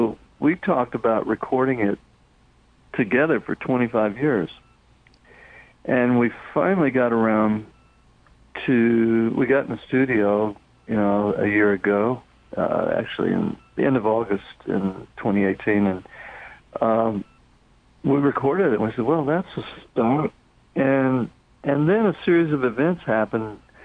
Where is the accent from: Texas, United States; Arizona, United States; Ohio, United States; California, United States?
Texas, United States; Houston; he and I grew up in Houston around the same time.